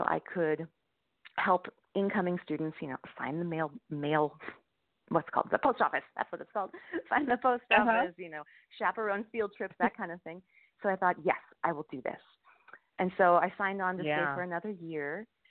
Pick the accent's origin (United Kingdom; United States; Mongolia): United States; Bismarck, North Dakota; So I started playing violin when I was 8 and I grew up in Bismarck, North Dakota.